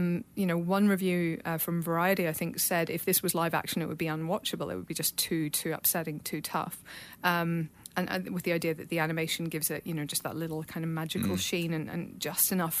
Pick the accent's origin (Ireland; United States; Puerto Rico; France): Ireland; I'm a little bit proud because they're Irish. I'm Irish.